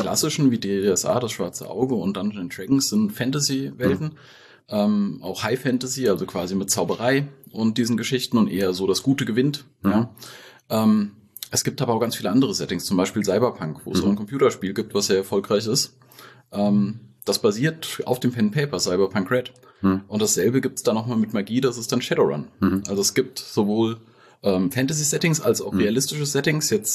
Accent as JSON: {"language": "German", "town": "Fulda", "region": "Hesse", "country": "Germany", "tie": "born or raised there", "said": "Ich bin hier in Fulda geboren. Ja. Also ich bin tatsächlich aus Fulda-Niesig gebürtig, hier aufgewachsen, jahrelang gewesen. Zwischendurch mal ein bisschen durch Deutschland gereist und gezogen, aber immer wieder den Lebensmittelpunkt hier in Fulda so gehabt."}